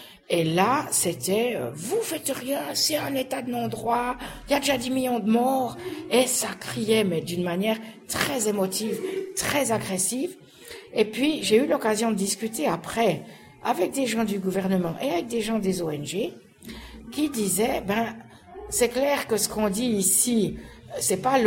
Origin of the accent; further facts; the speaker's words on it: Switzerland; Voilà, alors je viens de Suisse